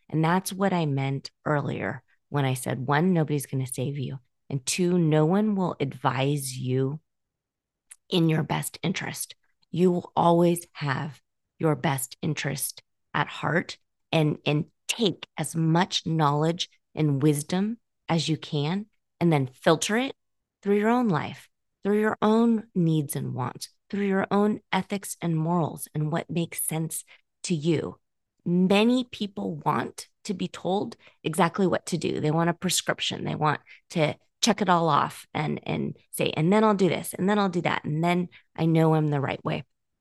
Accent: Scotland, United Kingdom; I don't do that because I'm Scottish.

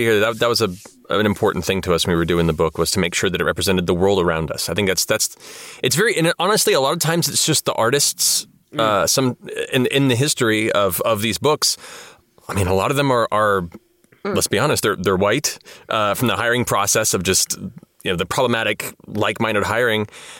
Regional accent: United States; I've grew up with my subconscious biases just from growing up in American society

